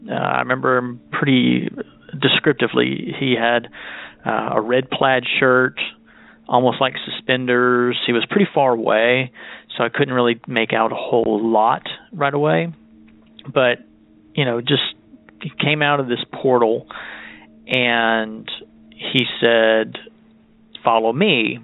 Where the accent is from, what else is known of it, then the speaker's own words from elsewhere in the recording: Texas, United States; I'm from Texas.